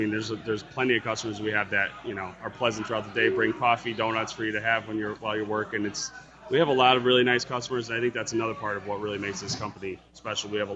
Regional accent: Torrington, Connecticut, United States; I'm from Torrington, Connecticut.

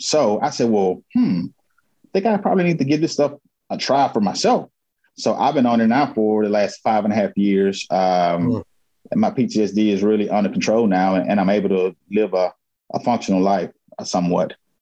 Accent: Houston, Texas, United States; now in Shreveport, United States; Well, I'm based out of Shreveport, Louisiana. I'm from Houston, Texas, actually.

